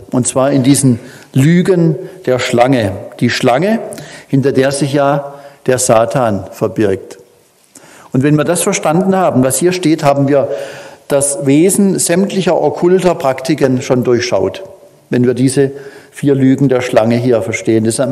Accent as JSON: {"language": "German", "town": "Pforzheim", "region": "Baden-Württemberg", "country": "Germany", "tie": "born or raised there", "said": "ich komme aus Pforzheim, das ist auch mein Geburtsort. Dort kam ich 1958 zur Welt"}